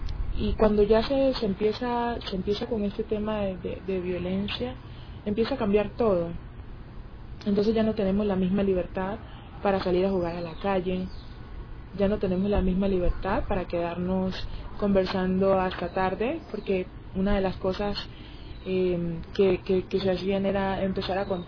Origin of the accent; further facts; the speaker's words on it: Tumaco, Nariño, Colombia; yo nací y crecí en Tumaco, Nariño. Tumaco es parte, es zona costera, tenemos mar, playa, sol. Bueno, es un pueblo